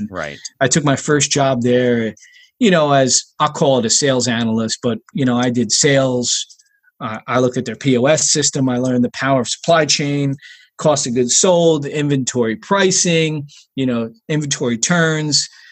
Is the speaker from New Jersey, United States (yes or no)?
yes; Toms River, New Jersey, United States; also born or lived in Myrtle Beach, United States; So I grew up in Toms River. I'm a local guy in New Jersey. I spent some time down in Myrtle Beach, South Carolina, where I went to school